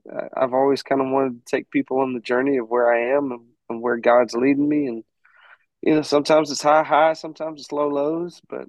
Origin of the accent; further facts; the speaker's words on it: Arkansas, United States; But, you know, I grew up in Southeast Arkansas. Nobody was doing music in Southeast Arkansas.